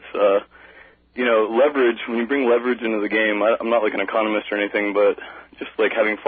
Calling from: Columbus, Ohio, United States; Columbus, Ohio.

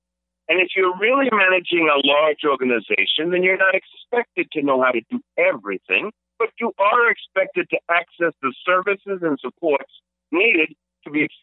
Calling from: Florida, United States; Yes, I am calling from Florida

